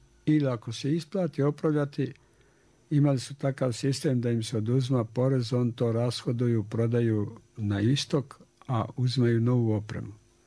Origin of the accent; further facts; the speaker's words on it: Laktaši, Republika Srpska, Bosnia & Herzegovina; born there; now in Banja Luka, Bosnia and Herzegovina; Radio sam u Beogradu do armije, posle armije sam došao u Banja Luku. Jer me privlačio moj rodni grad, odnosno moje selo u Laktaši.